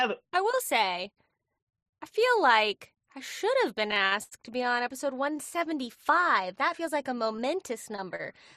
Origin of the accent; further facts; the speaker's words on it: North Carolina, United States; I grew up in North Carolina, kind of in like the middle-ish of the state